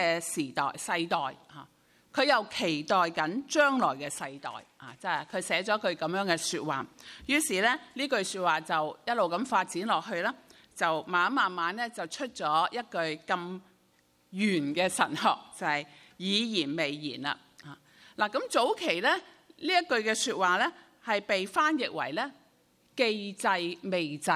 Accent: Hong Kong; now in United Kingdom; 就比如嚇我哋香港人移居到嚟英國

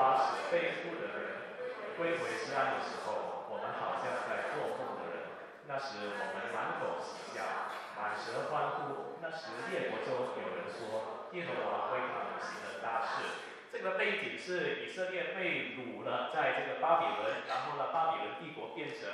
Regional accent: Guangdong, China; accent: Cantonese; 我们广东话，我一声叹就老头

